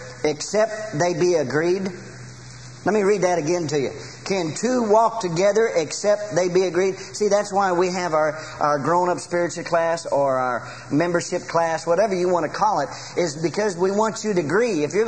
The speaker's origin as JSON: {"language": "English", "region": "California", "country": "United States", "tie": "born or raised there", "said": "I was raised out in California. We just don't have them."}